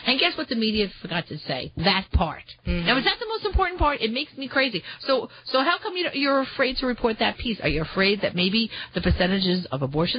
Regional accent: Metuchen, New Jersey, United States; live in New Jersey now, but I work in Staten Island where our office is. And it was amazing. Like, my hometown, I mean, it was great. Metuchen cleared right away, you know.

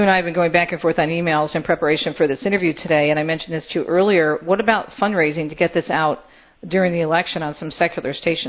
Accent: Michigan, United States; and you know me, we're both from Michigan

